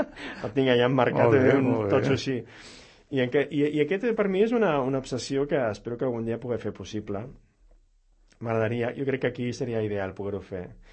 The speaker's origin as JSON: {"language": "Catalan", "town": "Sarrià", "region": "Catalonia", "country": "Spain", "lives_now": "Sant Cugat, Spain", "said": "jo sóc de Sarrià, sóc sarrianenc per sempre, ara em sento santcugatenc també, ara que visc aquí"}